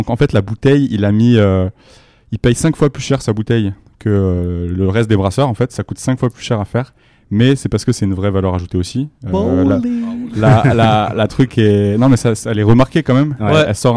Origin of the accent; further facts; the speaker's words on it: Bordeaux, Nouvelle-Aquitaine, France; On vient pas de Long Beach ou de Los Angeles, mais on vient de Bordeaux, c'est un peu notre West Coast à nous.